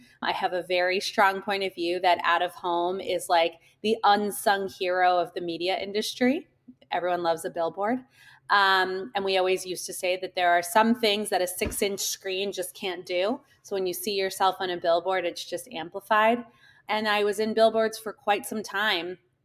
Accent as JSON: {"language": "English", "town": "Washington", "region": "District of Columbia", "country": "United States", "tie": "born or raised there", "said": "I grew up in Washington, D.C. I went to a school where all my friends' parents were politicos"}